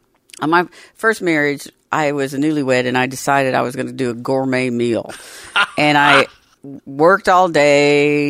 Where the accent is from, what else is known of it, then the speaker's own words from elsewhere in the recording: Georgia, United States; So, everybody, I came from a family that loved to cook. I'm from the South in Georgia.